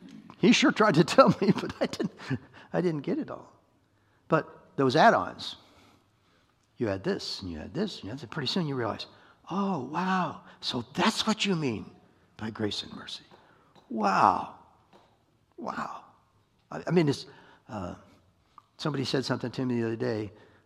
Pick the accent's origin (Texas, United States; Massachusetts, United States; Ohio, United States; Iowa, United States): Iowa, United States; I said, I'm from Iowa, man.